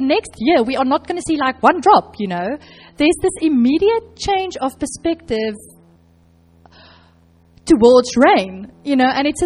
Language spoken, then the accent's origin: English; Johannesburg, Gauteng, South Africa; But I am from Johannesburg, which is a summer rainfall region in South Africa. So I'm not used to the winter rain.